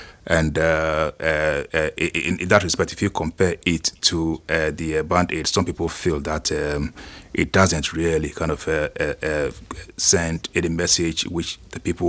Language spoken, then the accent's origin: English; Ghana; now in Dublin, Ireland; I'm from Ghana.